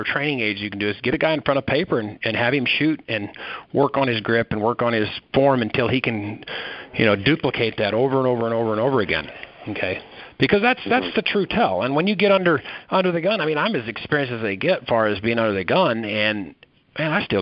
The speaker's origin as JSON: {"language": "English", "region": "Wyoming", "country": "United States", "tie": "born or raised there", "said": "I grew up in Southwest Wyoming."}